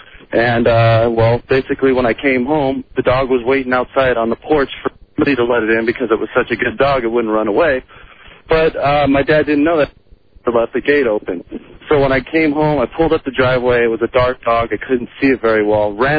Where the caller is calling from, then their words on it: Las Vegas, Nevada, United States; Las Vegas.